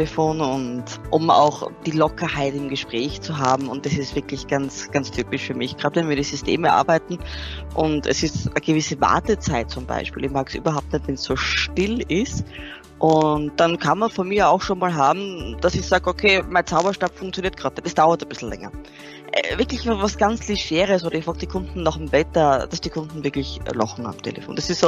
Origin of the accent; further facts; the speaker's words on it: Vienna, Austria; ich bin aus Wien